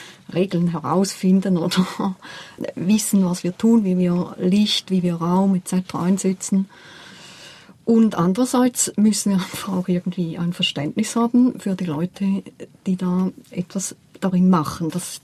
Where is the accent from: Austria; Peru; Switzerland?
Switzerland; bei uns in der Schweiz und in Westeuropa.